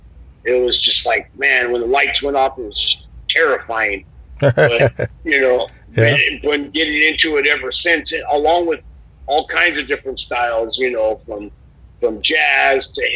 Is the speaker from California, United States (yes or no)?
yes; Santa Monica, California, United States; born and raised in Santa Monica and Venice area. We've been friends for 30 years.